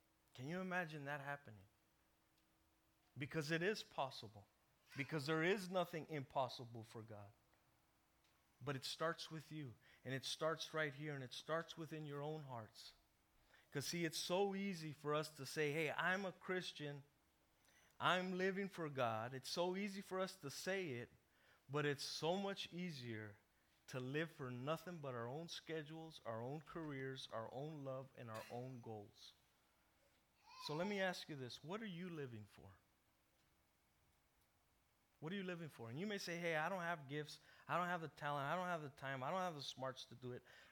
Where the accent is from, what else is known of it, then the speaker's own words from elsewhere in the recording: El Paso, Texas, United States; You know, I come from El Paso, and there's Mexican restaurants every other corner.